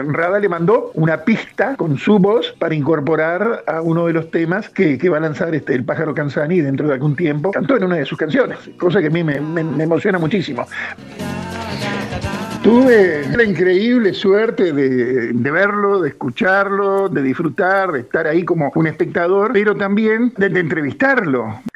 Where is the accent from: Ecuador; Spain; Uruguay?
Uruguay; a veces mucho más que el Uruguay, que conste que soy uruguayo